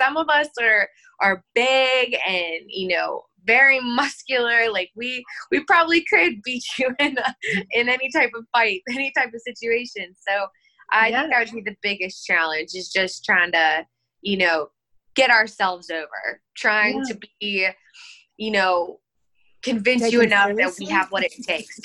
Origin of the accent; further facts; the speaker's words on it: North Carolina, United States; born there; now in Pittsburgh, United States; Actually, I was born in North Carolina.